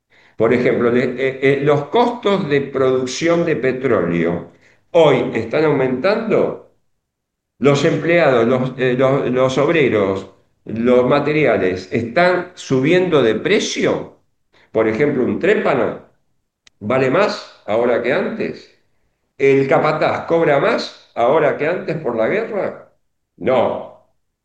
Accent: Argentina; Bueno, uno de los perjudicados somos los argentinos.

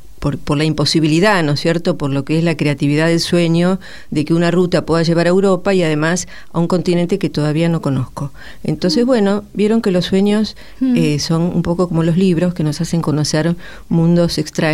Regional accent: Mar del Plata, Buenos Aires Province, Argentina; born there; Bueno, yo además nací en Mar del Plata.

